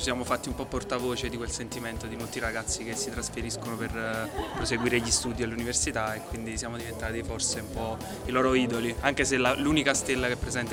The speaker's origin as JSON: {"language": "Italian", "town": "Naples", "region": "Campania", "country": "Italy", "said": "Allora, studiavo a Napoli, e siamo di Napoli in realtà, e viviamo ancora a Napoli."}